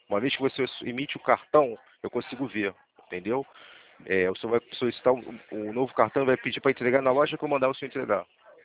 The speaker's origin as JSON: {"language": "Portuguese", "region": "Rio de Janeiro", "country": "Brazil", "said": "Sou do Rio, sou daqui do centro da cidade."}